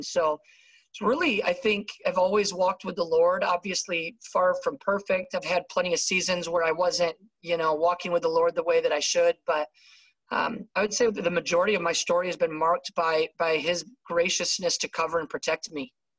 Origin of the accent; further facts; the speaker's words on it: Michigan, United States; I grew up in Michigan. Grew up in a really strong Christian family.